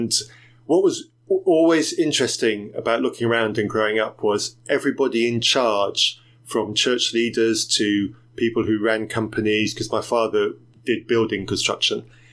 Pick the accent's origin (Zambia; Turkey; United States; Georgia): Zambia; some of the stories and examples on the stories that I heard growing up in Zambia